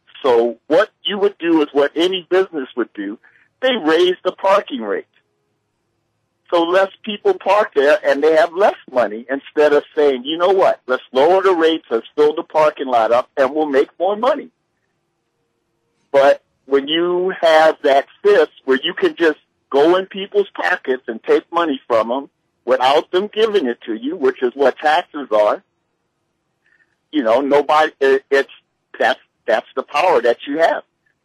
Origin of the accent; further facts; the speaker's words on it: Baltimore, Maryland, United States; They have it in my hometown, Baltimore.